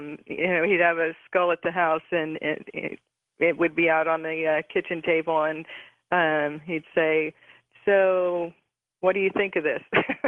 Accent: San Pablo, California, United States; born there; I was born in San Pablo, California.

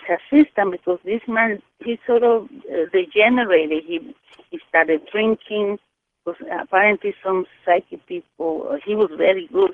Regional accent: Dominican Republic; I was born in the Dominican Republic next to Haiti, who practices voodoo.

